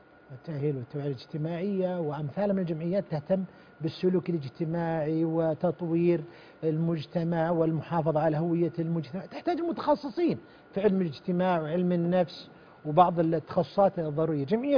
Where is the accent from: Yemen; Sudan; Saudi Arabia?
Saudi Arabia; المجتمع عندنا في المملكة العربية السعودية